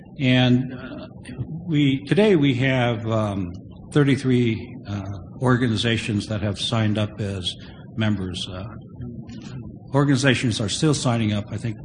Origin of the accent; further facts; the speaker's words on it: Jerome, Arkansas, United States; born there; I was born in Jerome, Arkansas. I'm a camp baby, and I have absolutely no memory of camp.